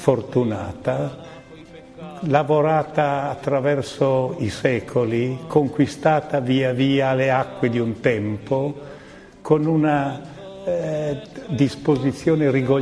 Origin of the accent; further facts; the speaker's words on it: Emilia-Romagna, Italy; La cosa che mi colpisce di più e nella quale mi riconosco di più come emiliano è questa straordinaria varietà di situazioni e di storie